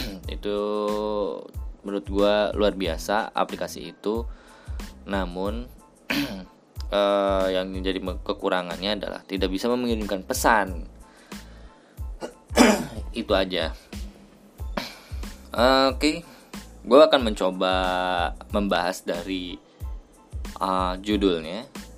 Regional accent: Cianjur, West Java, Indonesia; now in Jakarta, Indonesia; Saya berasal dari kota Cianjur, namun sekitar 5 atau 6 tahunan yang lalu saya sudah menginjakan di daerah kota Jakarta ini.

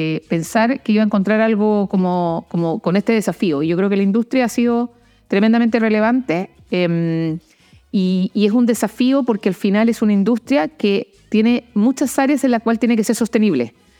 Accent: Coyhaique, Aysén, Chile; llegué el 76, 77. Entonces, en aquellos tiempos, gran parte de mi infancia la viví en Coyhaique y eso te forma distinto.

